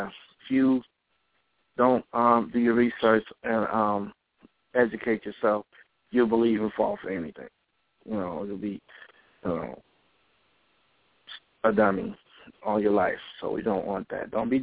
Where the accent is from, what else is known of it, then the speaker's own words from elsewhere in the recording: Chicago, Illinois, United States; if I was the average person and I'm from Chicago